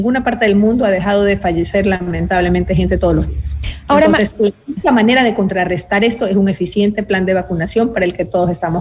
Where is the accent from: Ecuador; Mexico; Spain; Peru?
Ecuador; Es un compromiso de todos como ecuatorianos o de empresas radicadas en el Ecuador de sacar este proyecto adelante.